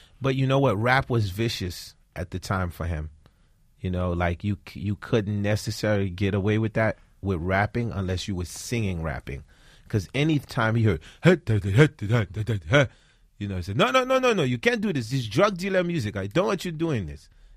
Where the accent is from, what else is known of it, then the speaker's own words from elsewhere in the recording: Haiti; now in New Jersey, United States; Once I came from Haiti, when we moved to Jersey, along with gospel music and hip-hop, when I was in school